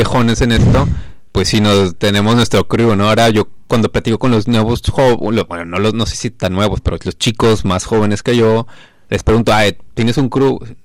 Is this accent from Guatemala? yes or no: no; Mexico; Bueno, yo soy de México, hola.